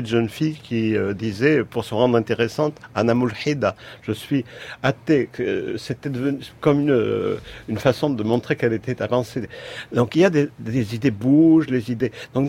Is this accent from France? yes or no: yes; France; je suis français